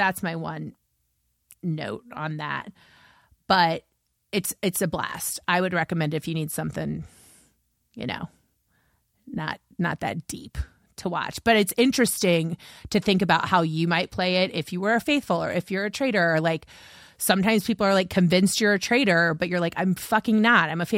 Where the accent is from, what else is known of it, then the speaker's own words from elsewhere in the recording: Indianapolis, Indiana, United States; But I am from Indianapolis, so I know the Lyndike family.